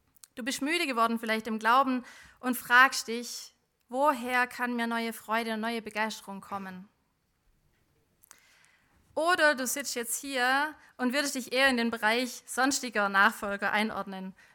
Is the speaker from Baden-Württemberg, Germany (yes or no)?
yes; Baden-Württemberg, Germany; Ich bin auf eifrig, ist ja klar, als Schwäbin.